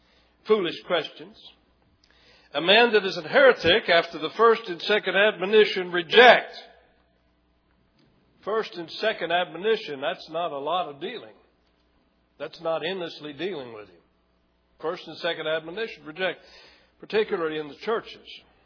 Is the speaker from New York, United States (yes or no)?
no; Lakeland, Florida, United States; moved away; in my hometown and Lakeland, Florida. And one time I went with them when I was there visiting. I don't get down there very much, rarely get down, but I was visiting.